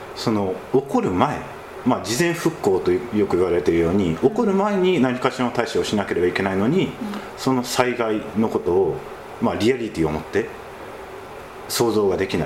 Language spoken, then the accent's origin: Japanese; Kagawa, Japan; まあ、自分も香川県の出身で、